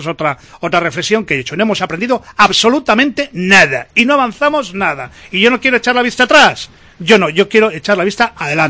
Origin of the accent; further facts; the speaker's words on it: Cantabria, Spain; Entonces, yo, como cántabro, como que vivo en esta tierra, no me quiero quedar atrás.